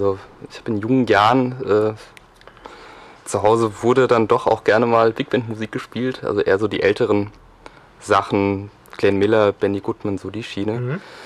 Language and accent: German; Seeheim, Hesse, Germany; Ich komme gebürtig aus Seeheim.